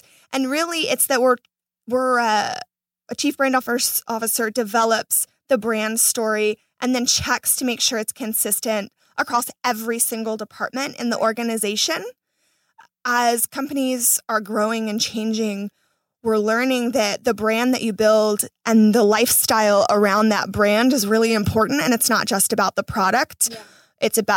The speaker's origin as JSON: {"language": "English", "region": "Florida", "country": "United States", "lives_now": "Los Angeles, United States", "said": "I'm not from LA. I'm from Florida."}